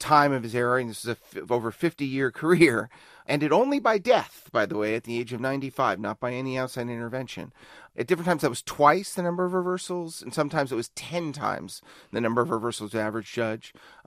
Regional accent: Pasadena, California, United States; I mean, as a kid growing up in Pasadena, his was a name I heard often, and usually at least in the circles I ran in a heroic cast.

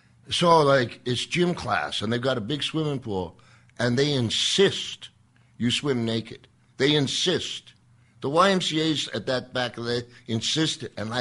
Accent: Saskatoon, Saskatchewan, Canada; born there; I was born in Saskatoon, and I'm a snow boy.

